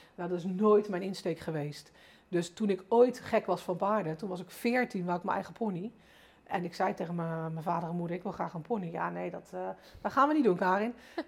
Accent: South Holland, Netherlands; Mijn vader was tuinder in het Westland. Ik kom uit het Westland.

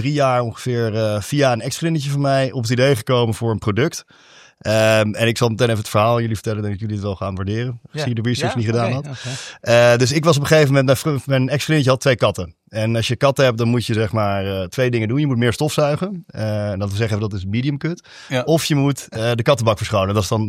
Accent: Amsterdam, North Holland, Netherlands; Dus ik kom dus helaas uit Amsterdam.

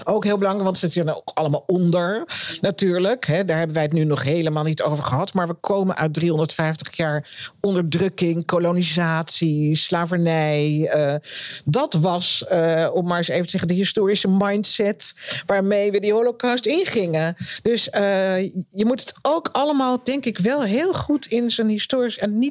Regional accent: Netherlands; En wij zijn als Nederlanders, en zeg maar even wij, want ik denk dat moet ook inclusief zijn.

